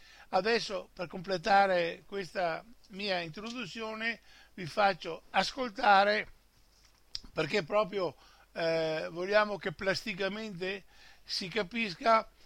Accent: Veneto, Italy; noi parlando da veneti, noi che siamo di patrioti veneti

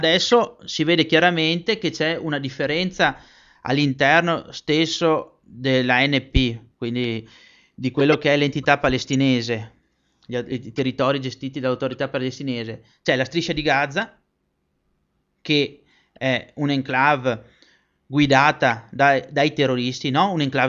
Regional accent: Veneto, Italy; se a noi come Veneti venisse data la possibilità di riproclamare la Veneta Serenissima Repubblica in anche solo una provincia dell'attuale Veneto, noi lo faremo.

